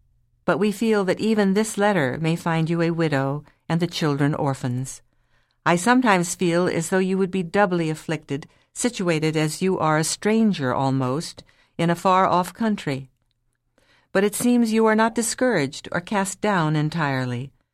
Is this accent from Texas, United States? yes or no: no; Tucson, Arizona, United States; born there; also born or lived in California; I've always considered myself a California girl and have been proud of it. But in reality, I was born in Tucson, Arizona.